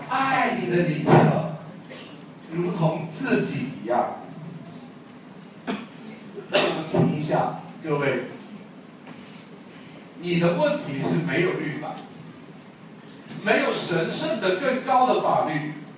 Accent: China; 如果你是像我一样从小在80年代红旗下长大的话

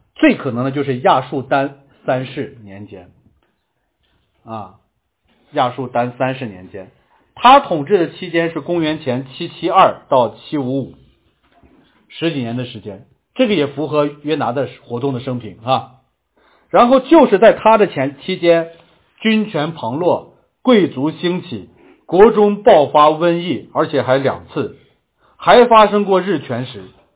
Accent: Huozhou, Shanxi, China; 我们那儿的人，至今山西霍州的人都有个绰号，都叫周鬼子。

